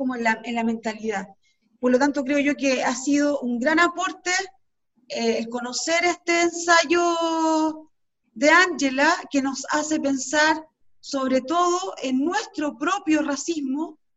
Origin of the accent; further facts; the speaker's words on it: Chile; De que nosotros como chilenos y chilenas